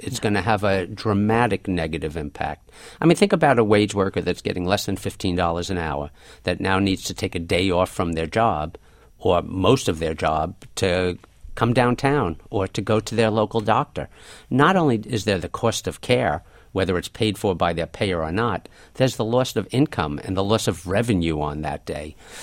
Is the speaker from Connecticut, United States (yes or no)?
no; New York, United States; And now I'll be a bit more cynical because I'm from New York.